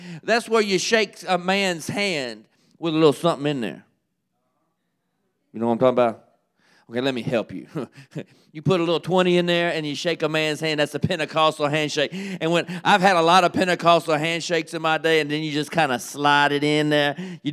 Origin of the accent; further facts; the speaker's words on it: Kentucky, United States; Now, y'all didn't grow up like me, probably. More than likely, you didn't. I grew up in Kentucky. That settles it all right there.